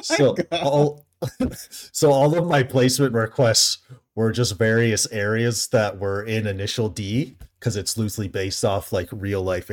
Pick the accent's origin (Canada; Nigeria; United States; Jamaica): Canada; it was similar to what I grew up in Canada.